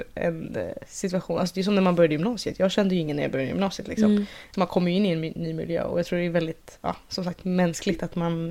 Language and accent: Swedish; Stockholm, Stockholm County, Sweden; Jag är också från Stockholm.